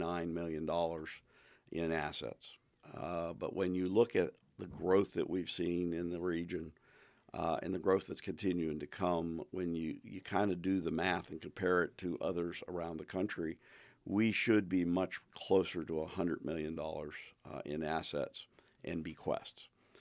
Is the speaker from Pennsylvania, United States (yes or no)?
yes; Pennsylvania, United States; I came from Pennsylvania, and Dale Carnegie was one of the you know, the steel guys.